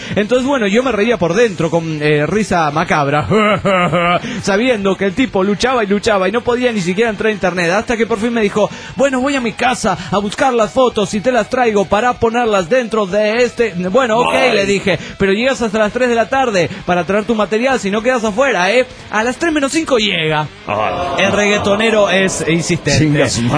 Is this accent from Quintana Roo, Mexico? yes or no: yes; Cancún, Quintana Roo, Mexico; Vengo de Cancún, Quintana Roo